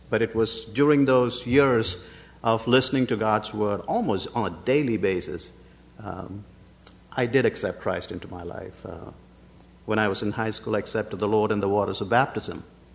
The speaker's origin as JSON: {"language": "English", "country": "India", "tie": "born or raised there", "said": "grew up in the assemblies, didn't know anything else but the assemblies growing up in India."}